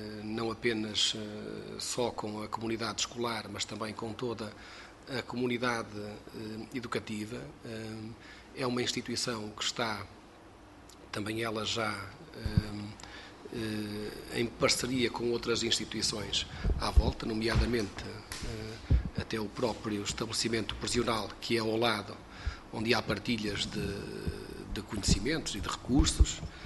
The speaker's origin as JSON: {"language": "Portuguese", "region": "Viseu", "country": "Portugal", "tie": "born or raised there", "said": "E dizer que eu sou natural de Viseu, sou deputado eleito pelo Círculo Eleitoral de Viseu, do Conselho de Viseu, e curiosamente mudei a minha residência há uns anos para a freguesia onde está a escola."}